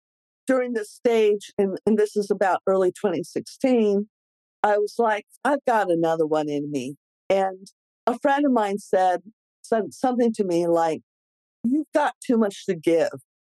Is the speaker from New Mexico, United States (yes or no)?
yes; Santa Fe, New Mexico, United States; I met a gal who happened to be from Santa Fe, my hometown, who had started a baby gear rental platform.